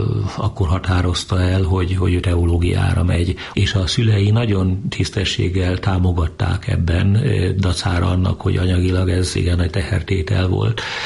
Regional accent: Csögle, Veszprém County, Hungary; also born or lived in Budapest; A Betesdában születtem, de akkor még bőven vidéken éltünk. Apámat nem akarták lelkészé szentelni. Rossz káder volt, ahogyan akkor mondták. Egy Isten hátam mögöttinek nevezett kis faluba, Veszprém megyébe, Csöglére helyezték.

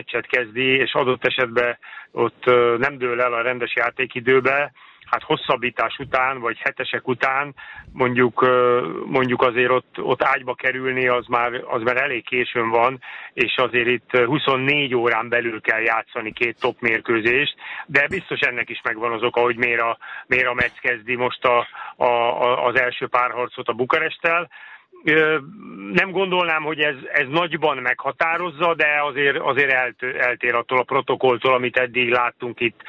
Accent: Hungary; a magyarként, meg hát nyilván, ahogy mondtad is, én volt győri edzőként, nyilván ezért szurkolok

